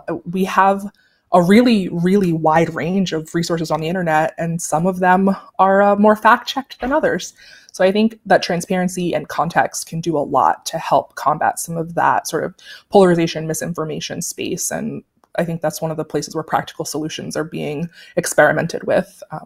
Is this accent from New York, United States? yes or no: yes; New York City, New York, United States; Growing up in New York City, you know, you take the subways